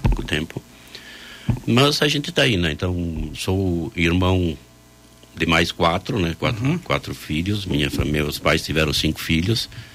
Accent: Bento Gonçalves, Rio Grande do Sul, Brazil; born there; Eu nasci na linha Burati, Bento Gonçalves, em 1962.

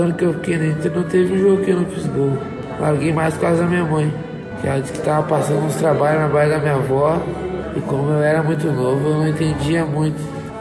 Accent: Santana do Livramento, Rio Grande do Sul, Brazil; moved away as an adult; now in Porto Alegre, Brazil; Eu sou de Livramento. Eu fui pra outro lugar, cada um seguiu o seu caminho. Pra praia, eu fui pra Porto Alegre.

